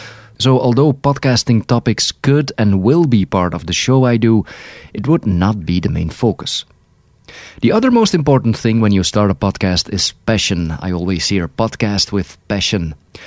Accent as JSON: {"language": "English", "country": "Netherlands", "first_language": "Dutch", "second_language": "English", "said": "Now, this was all in Dutch, my native language, as you can tell from my heavy accent."}